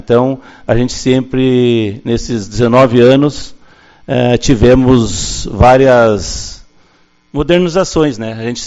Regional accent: Ronda Alta, Rio Grande do Sul, Brazil; moved away as an adult; now in Uruguaiana, Brazil; proprietário da Orion Clube. Né? Sou natural de Ronda Alta. Cheguei em Uruguaiana em 87, fui sargento temporário do Exército por 5 anos.

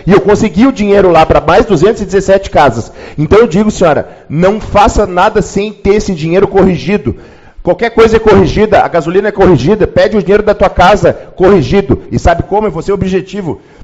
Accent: Porto Alegre, Rio Grande do Sul, Brazil; Eu não sou de Uruguaiana, eu sou de Porto Alegre. Eu adotei Uruguaiana como uma cidade do meu coração e eu me sinto uruguaianense.

